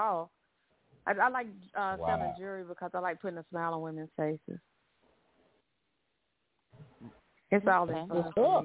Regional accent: Carthage, Mississippi, United States; now in Laurel, United States; I'm from Mississippi, the SIP small town. I'm from a small town called Carthage, Mississippi. I currently reside in Laurel, Mississippi.

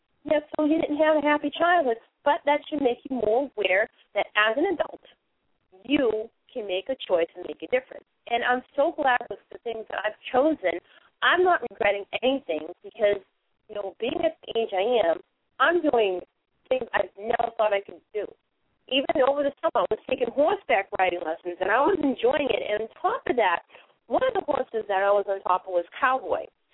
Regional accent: Boston, Massachusetts, United States; People sometimes think it's New York, but I'm from Boston. You know, I've lived in the Indian cities my whole life, you know, in and around Boston.

